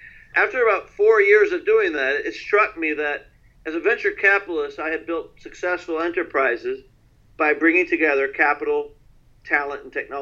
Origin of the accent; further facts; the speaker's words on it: San Francisco, California, United States; I discovered human trafficking in my hometown of San Francisco.